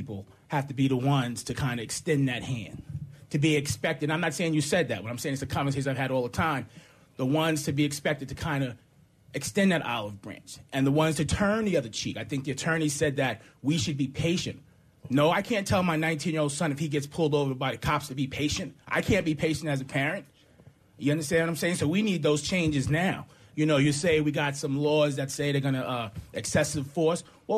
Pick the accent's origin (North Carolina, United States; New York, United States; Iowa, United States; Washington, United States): New York, United States; Staten Island; I grew up in New York, so I remember those things. … I grew up in Staten Island where Eric Garner was killed. I grew up 10 minutes from there